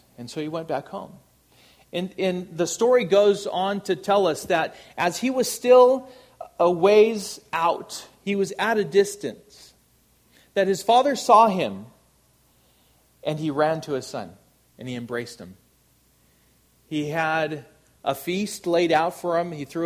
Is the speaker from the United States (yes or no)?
yes; Anaheim, California, United States; born there; And I was born in Anaheim